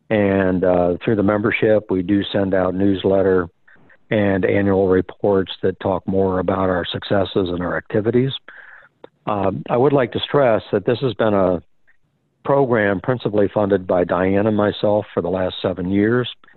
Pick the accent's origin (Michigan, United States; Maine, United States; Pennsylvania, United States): Michigan, United States; born there; I was born very poor in Michigan